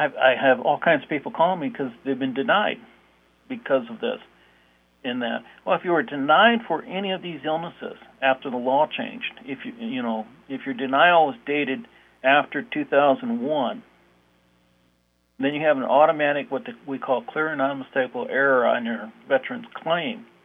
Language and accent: English; Kansas, United States; We're from Kansas. We're used to hot weather.